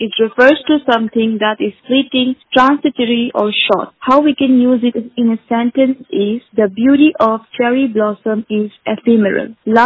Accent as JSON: {"language": "English", "region": "Rajasthan", "country": "India", "said": "I am a teacher from Rajasthan."}